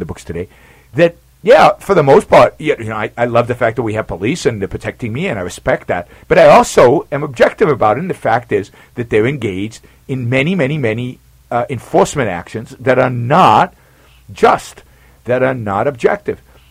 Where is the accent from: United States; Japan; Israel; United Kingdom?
Israel; people ask me where I'm from, and I'd say I'm from Israel